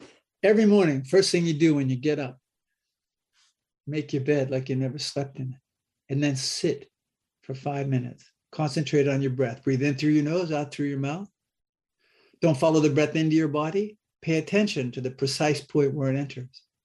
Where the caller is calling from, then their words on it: Mary Esther, Florida, United States; Right now I'm calling in from the Magnolia Zen Center in Mary Esther, Florida.